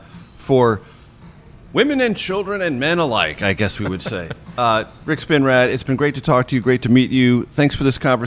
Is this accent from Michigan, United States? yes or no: no; New York, United States; I grew up in New York.